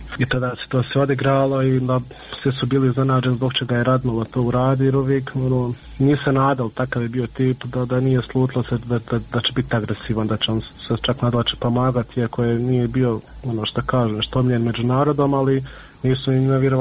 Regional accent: Miljevina, Republika Srpska, Bosnia & Herzegovina; mi smo svi gore iz Miljevine.

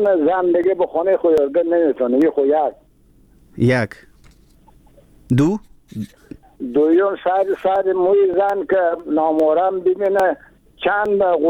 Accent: Herat, Afghanistan; now in Shiraz, Iran; از هراتم.

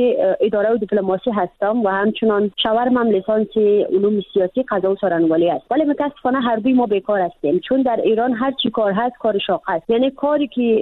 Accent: Badakhshan, Afghanistan

